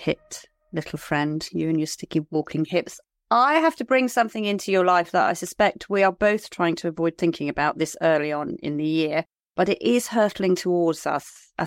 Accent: Liskeard, South West England, United Kingdom; I come from Liskeard in Cornwall.

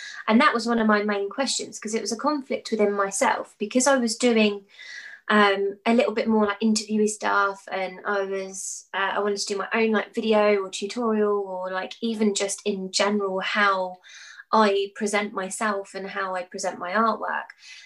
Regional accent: South East England, United Kingdom; now in Southampton, United Kingdom; I grew up in the Surrey Hills, so I used to talk quite poshly, but I've lived in Southampton for 10 years, so I've got, like, this weird mongrel-like accent that doesn't really go anywhere.

